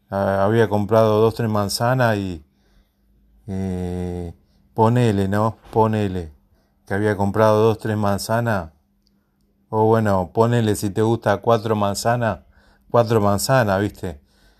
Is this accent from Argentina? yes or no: yes; Buenos Aires, Argentina; Yo les cuento que soy de Argentina y vivo en Buenos Aires, en la capital federal.